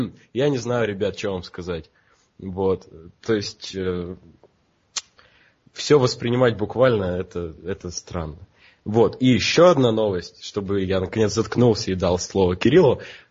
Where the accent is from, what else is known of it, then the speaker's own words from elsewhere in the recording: Yekaterinburg, Sverdlovsk Oblast, Russia; я родом с Екатеринбурга